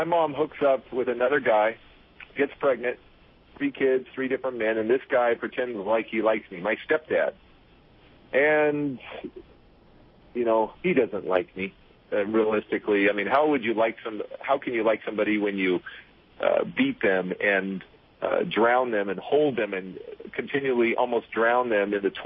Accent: California, United States; I grew up in Alameda County, San Francisco Bay Area, as a foster youth

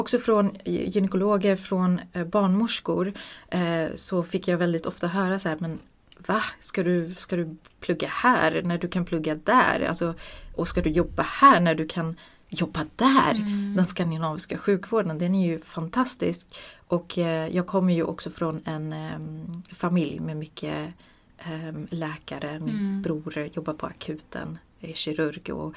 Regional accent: Botkyrka, Stockholm County, Sweden; moved away as an adult; now in Belgium; Jag är född och uppvuxen här i Botkyrka, i en liten förort. Men jag flyttade till Belgien när jag var 19 år gammal. Så jag har bott där i snart 14 år.

